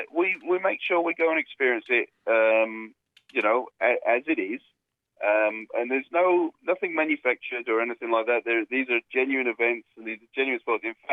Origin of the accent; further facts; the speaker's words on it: Wales, United Kingdom; now in Brisbane, Australia; I'm from Wales. Born and bred.